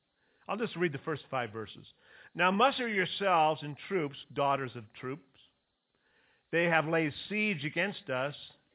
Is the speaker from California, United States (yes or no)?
yes; Bakersfield, California, United States; also born or lived in Ukiah; I was born in Ukiah, move to Bakersfield, and we would come to visit Grandma and Grandpa.